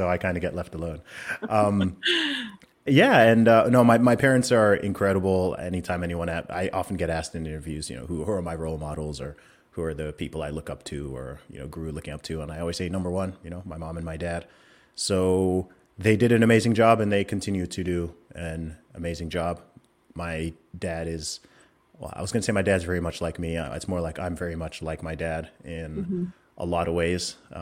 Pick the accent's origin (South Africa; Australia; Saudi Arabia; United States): Saudi Arabia; I grew up in Saudi Arabia. So I lived there for 20 years, and my parents used to work over there. Both my parents are originally from Nigeria.